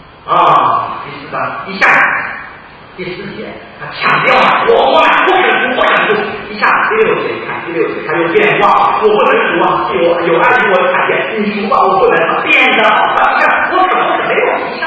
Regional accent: China; 我想大多数人，尤其是我们中国人，都选择了哪一条自私的道路。我们中国人啊，我们的福气遍布全球

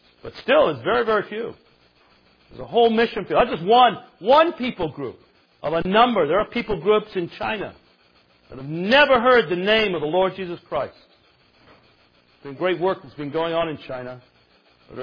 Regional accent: England, United Kingdom; born there; As mentioned, I was born in England. My mother was Irish Roman Catholic. I was raised Roman Catholic. But my father came from Kurdistan.

